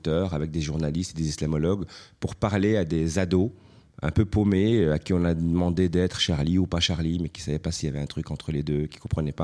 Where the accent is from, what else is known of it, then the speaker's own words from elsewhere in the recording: Brussels, Brussels-Capital Region, Belgium; moi je viens de Bruxelles, c'est juste à côté, je suis un voisin.